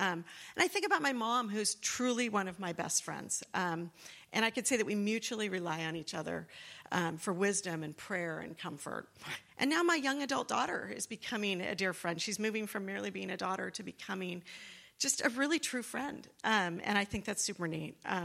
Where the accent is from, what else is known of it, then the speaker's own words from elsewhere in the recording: Costa Mesa, California, United States; also born or lived in Newport Beach / Irvine; I grew up in Costa Mesa. I've only lived in Newport Beach and Irvine my entire adult life, and I've either attended Mariners or Grace Fellowship Church since I was 3 years old.